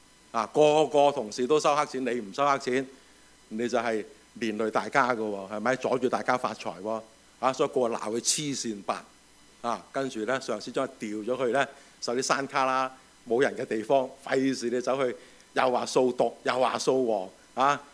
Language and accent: Cantonese; Dongguan, Guangdong, China; now in United States; 我翻咗鄉下，我鄉下咧東莞啊，東莞常最靚啊